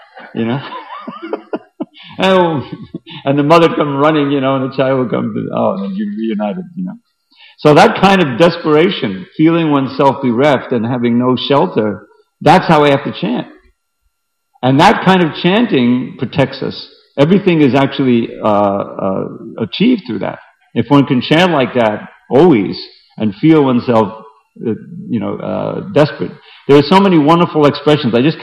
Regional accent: New York, United States; I grew up on Long Island, and every Sunday in the summer, my parents would take us to the beach.

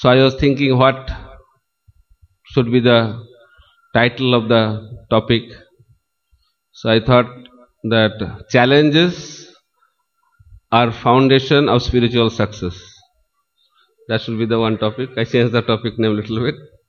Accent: Mayapur, West Bengal, India; So as I come from Mayapur Dham, it is my duty also speak on Chaitanya Mahaprabhu.

